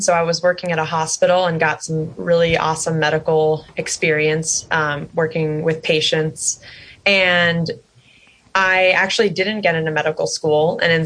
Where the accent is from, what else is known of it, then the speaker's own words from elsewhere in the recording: Midwest, United States; I'm from the Midwest, and so my community was suffering from that and still is.